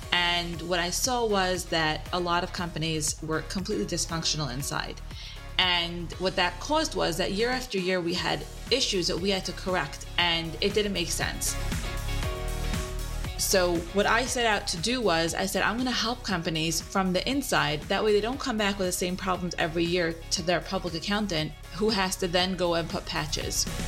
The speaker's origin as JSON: {"language": "English", "town": "Lakewood", "region": "New Jersey", "country": "United States", "tie": "born or raised there", "said": "Born somewhere in New Jersey or New York. I was raised in Lakewood. So I guess that's where I identify with as my hometown."}